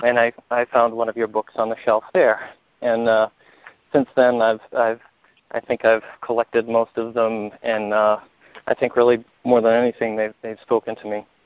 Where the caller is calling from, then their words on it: Vermont, United States; from Vermont.